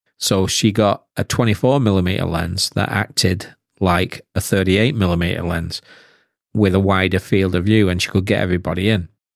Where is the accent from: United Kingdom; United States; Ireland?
United Kingdom; I was from Britain